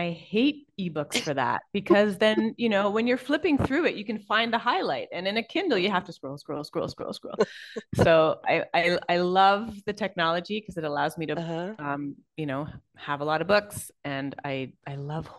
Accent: Canada; now in Caribbean; So I'm Canadian. The things that I use to define myself are my Canadianness. I'm biracial. That's pretty important to my identity. Mm-hmm. I'm a mom. I'm part of the LGBTQ community

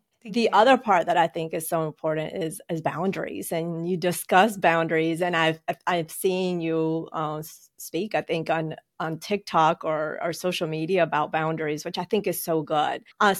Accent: Colombia; now in United States; my dad being American and my mom being in Colombia, just seeing early on how the differences and how they perceive money

